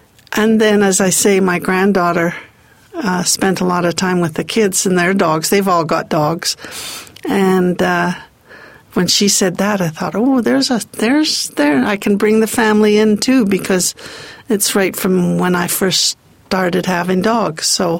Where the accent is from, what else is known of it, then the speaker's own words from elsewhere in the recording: Banff, Alberta, Canada; I'm from Banff, and everybody knows my kids, so they know